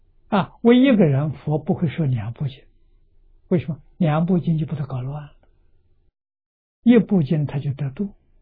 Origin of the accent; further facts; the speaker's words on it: China; 我们中国人这个一门深入写在三字经里头。